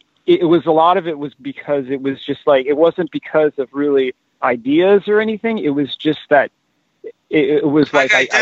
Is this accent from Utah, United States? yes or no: no; Phoenix, Arizona, United States; like I came from Phoenix, so to me it was like when these like really like snotty, like kind of like hipster, like you know, actor people and whatnot would like talk about how they, you know, like the Valley